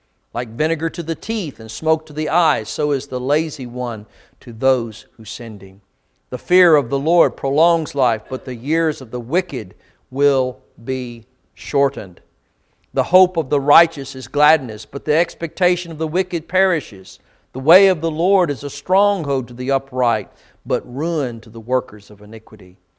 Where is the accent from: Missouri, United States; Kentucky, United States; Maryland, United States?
Kentucky, United States; I grew up in Kentucky, and a lot of my extended family were very poor people.